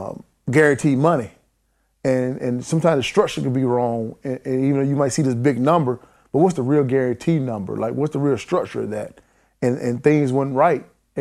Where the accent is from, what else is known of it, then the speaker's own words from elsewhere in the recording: South Carolina, United States; and in my hometown, and then in Spartanburg, which is, you know, 15 minutes away from my hometown